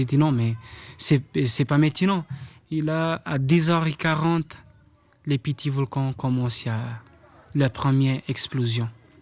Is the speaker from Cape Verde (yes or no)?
yes; Chã das Caldeiras, Fogo, Cape Verde; French is a second language; Je suis né ici à Chandas Calderas. J'ai grandi ici. J'habite là.